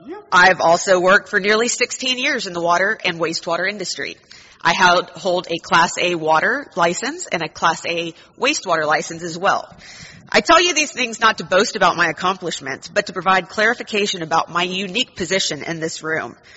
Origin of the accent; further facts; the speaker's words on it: Corpus Christi, Texas, United States; I was born here in Corpus Christi and have lived here for more than a few decades, although I don't really want to say how many. I was taught to water ski at the lake.